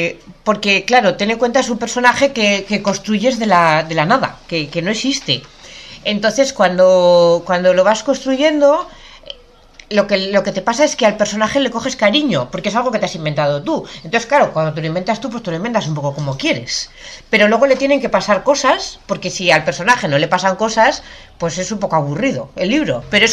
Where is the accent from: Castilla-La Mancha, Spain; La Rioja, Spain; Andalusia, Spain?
La Rioja, Spain; Logroño; now in Madrid, Spain; yo soy riojana, yo soy de Logroño, pero ahora llevo 3 años viviendo en Madrid.